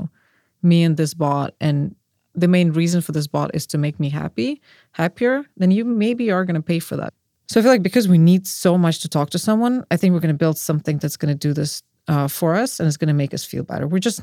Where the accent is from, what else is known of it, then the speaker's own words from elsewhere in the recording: Russia; And also, I'm from Russia, so I've seen institutions break.